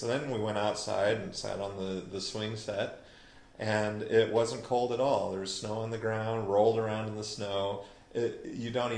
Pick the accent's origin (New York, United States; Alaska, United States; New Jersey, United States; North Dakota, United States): Alaska, United States; I'm from Alaska. I've eaten tons of salmon